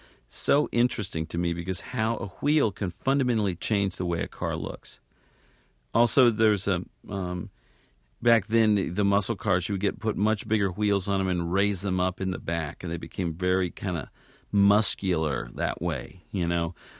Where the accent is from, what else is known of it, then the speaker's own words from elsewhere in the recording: Los Angeles, California, United States; I grew up in Los Angeles, and I think anybody born and raised in L.A., it's part of their DNA to kind of like cars.